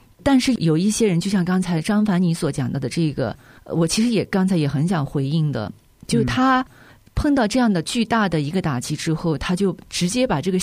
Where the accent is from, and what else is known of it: China